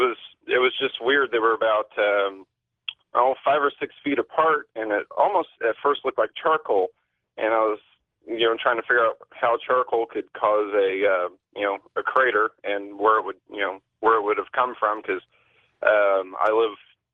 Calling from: Missouri, United States; I'm calling from Missouri.

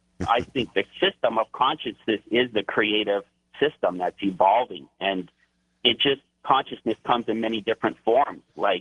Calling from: Hawaii, United States; Okay, yeah, I'm calling from Hawaii.

